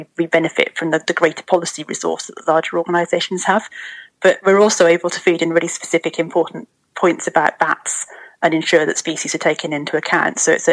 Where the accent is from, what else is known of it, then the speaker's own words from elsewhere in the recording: Wales, United Kingdom; I grew up in Mid Wales